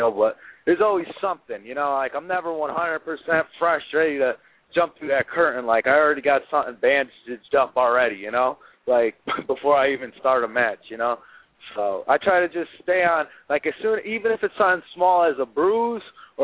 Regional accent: Connecticut, United States; now in Atlanta, United States; No, I moved to Atlanta to train. I'm from Connecticut, and I moved to Atlanta like 5 years ago to train at the WWE 4.

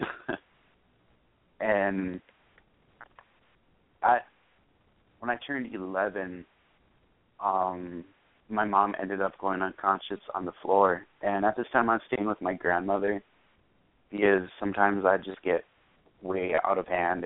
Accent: North Dakota, United States; And where I grew up is in North Dakota my entire life, pretty much, in a small town of about 3,500 people.

